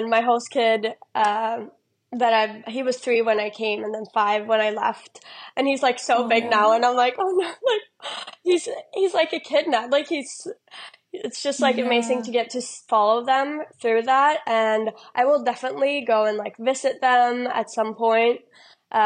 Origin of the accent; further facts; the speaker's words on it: Luleå, Norrbotten County, Sweden; English is a second language; also born or lived in United States; now in Australia; I'm from Sweden, so I'm from a town called Luleå, which is like far up in the north. Right now I live in Australia